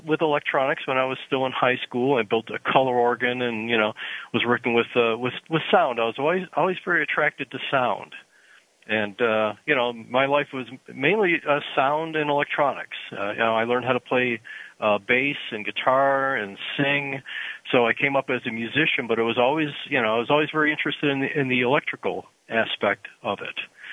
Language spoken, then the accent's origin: English; Depew, New York, United States; I grew up in a suburb of Buffalo, New York, called Depew, New York.